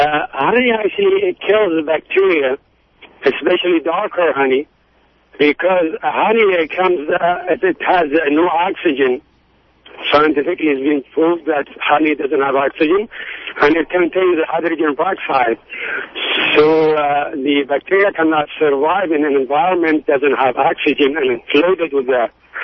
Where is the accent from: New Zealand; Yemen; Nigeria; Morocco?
Yemen; English is a second language; now in Berkeley, United States; I'm originally from Yemen. I'm a beekeeper in Berkeley for a while.